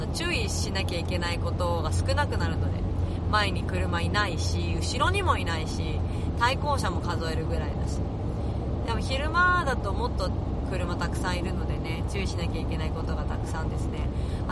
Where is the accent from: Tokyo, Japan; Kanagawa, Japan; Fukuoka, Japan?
Tokyo, Japan; 私は東京生まれ東京育ちだからあまりその田舎っていうものに対してすごい疎いわけですよね